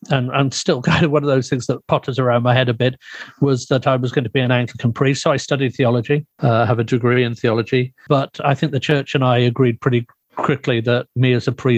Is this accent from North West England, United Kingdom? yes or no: no; Winchester, South East England, United Kingdom; born there; Well, I was born in England, in the lovely historic city of Winchester, which is kind of southwest of London, kind of heading southwest-ish towards Cornwall Way for people who know Britain. So I was born there when my father was a surgeon there at the time.